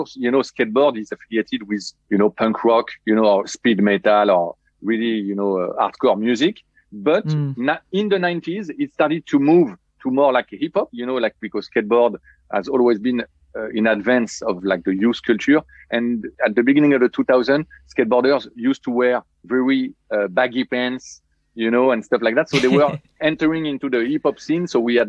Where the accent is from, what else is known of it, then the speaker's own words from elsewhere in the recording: Paris, Île-de-France, France; English is a second language; Yeah, I'm totally French, born and raised in Paris. … like a really French name.